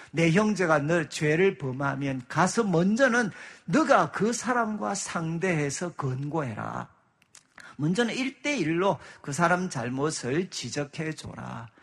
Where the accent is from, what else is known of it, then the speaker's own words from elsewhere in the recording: Gyeongsang, South Korea; 집사람은 서울 여자고 저는 이제 경상도 여자고